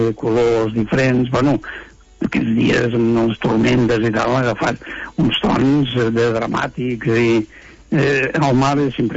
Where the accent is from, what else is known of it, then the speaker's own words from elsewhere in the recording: Sant Joan de les Abadeses, Catalonia, Spain; soc de Sant Joan de les Abadeses, poble prepirinenc, que el mar no el vaig veure fins als 11 o als 12 anys